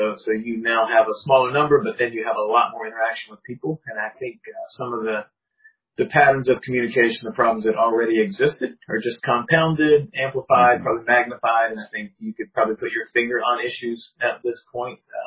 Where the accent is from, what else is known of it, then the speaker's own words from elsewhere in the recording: South Carolina, United States; also born or lived in Florida / Chicago; now in Springfield, United States; I am from South Carolina. Been North Carolina, Florida, Chicago, but currently I am serving Emmanuel Bible Church in Springfield, Virg